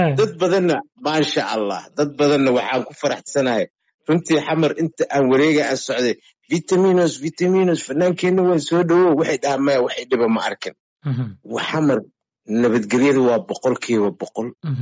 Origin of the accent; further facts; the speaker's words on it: Mogadishu, Banadir, Somalia; xamar aniga meesha aan ku dhashay oon ku soo koray oon ku weynaaday oon ku caqliyeystay oon ku guursaday oon ku guryaystay